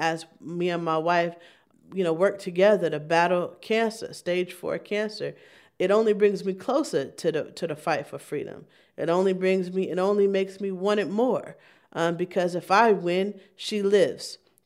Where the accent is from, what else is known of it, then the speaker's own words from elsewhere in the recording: United States; I was the only one who couldn't understand anything that was going on because I was from the United States.